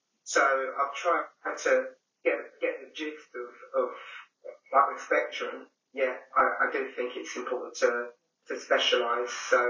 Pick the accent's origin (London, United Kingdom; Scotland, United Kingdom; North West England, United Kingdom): London, United Kingdom; moved away as an adult; now in United States; I'm originally from South London. I've been coaching outside of the UK, outside of England, for like the last 8 years. Right now, I'm in New York, about 3 hours from Manhattan.